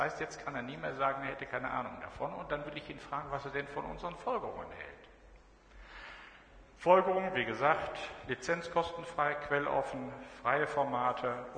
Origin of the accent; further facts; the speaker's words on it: North Rhine-Westphalia, Germany; ich komme aus Nordrhein-Westfalen